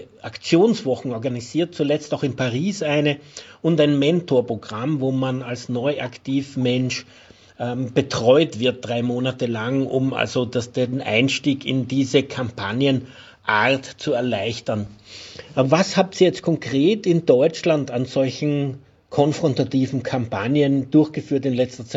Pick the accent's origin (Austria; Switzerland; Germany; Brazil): Austria; bei uns in Österreich